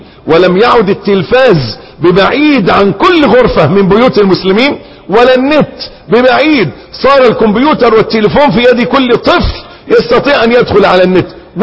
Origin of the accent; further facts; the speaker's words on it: Egypt; أن عندنا في مصر، أسأل أن يحفظ بلاد